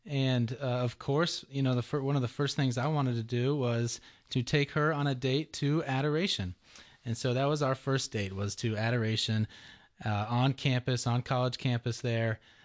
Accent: Georgia, United States; So I grew up here in Georgia and went to St. Pius High School.

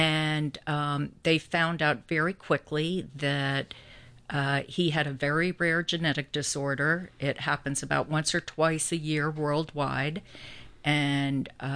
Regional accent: West Virginia, United States; No, I grew up in West Virginia.

